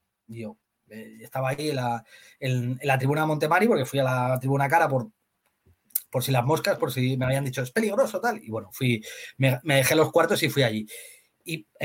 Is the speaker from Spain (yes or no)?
yes; Spain; y dices, joder, que soy español, pero que no es mi padre